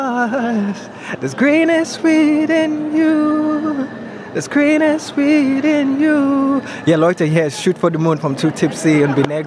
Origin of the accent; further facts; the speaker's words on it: Lagos, Nigeria; German is a second language; now in Dessau, Germany; Ich komme aus Lagos, Nigeria. Ich bin 2017 in Dessau eingezogen.